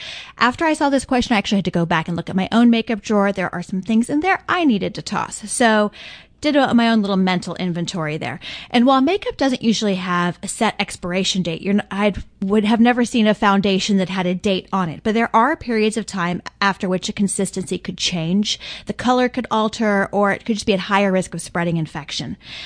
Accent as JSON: {"language": "English", "region": "Tennessee", "country": "United States", "said": "I am a girl from Tennessee, so I love my beef jerky."}